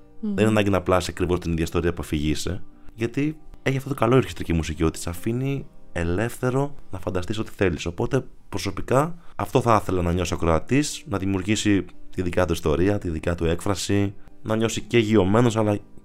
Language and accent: Greek; Agia, Thessaly, Greece; με τον τόπο μου εκεί, με τα χωριά μου εκεί στην επαρχία της Αγιάς, που είναι έτσι στη μέση είναι ο κάμπος και γύρω γύρω περικλείεται από βουνά.